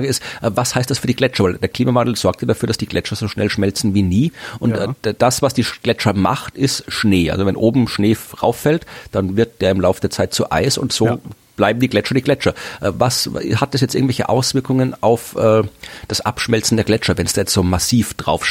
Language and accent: German; Austria; Also das machen wir Österreicher ja gerne